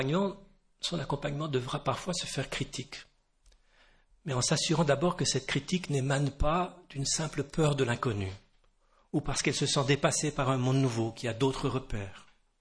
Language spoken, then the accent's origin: French; Canada; je suis Canadien d'origine